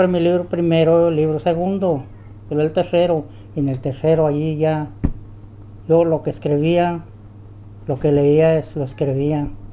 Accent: Degollado, Jalisco, Mexico; Yo nací en Degollado, Jalisco.

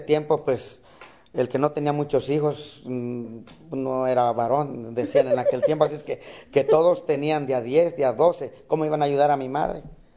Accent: Cuernavaca, Morelos, Mexico; todos esos 6 años yo ya crecí en Cuernavaca, Morelos, ya una ciudad ya muy cambiante para mí, que viniéndome de un monte al pueblo y del pueblo a una ciudad

